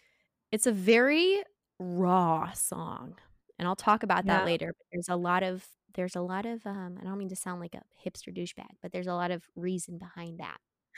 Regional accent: Seattle, Washington, United States; And it's because, you know, I'm from Seattle and from Washington, and we sure love to tout the fact that … started here.

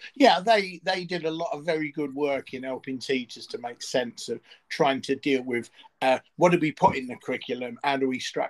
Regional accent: East London, London, United Kingdom; okay, remember I'm from East London

